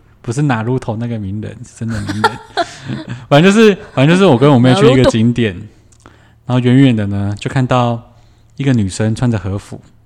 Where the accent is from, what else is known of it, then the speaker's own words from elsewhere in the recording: Taiwan; 就说好啦，我是台湾人，就会帮你拍照这样子